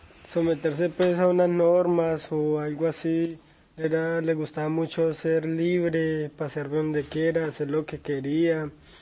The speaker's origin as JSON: {"language": "Spanish", "town": "Florencia", "region": "Caquetá", "country": "Colombia", "lives_now": "Medellín, Colombia", "said": "Yo actualmente vivo en Medellín, pero es de Florencia."}